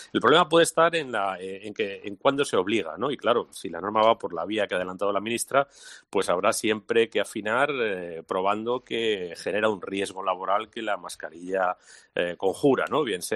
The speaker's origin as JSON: {"language": "Spanish", "country": "Spain", "said": "A mí eso es realmente lo que me duele, ¿no?, como español"}